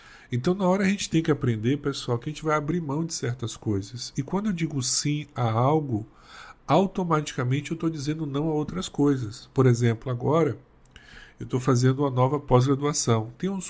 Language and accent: Portuguese; Bahia, Brazil; vira e mexe, como bom baiano, a expressão, né?